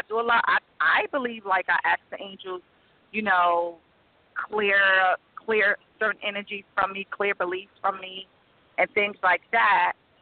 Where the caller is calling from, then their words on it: New York, United States; I'm calling from New York.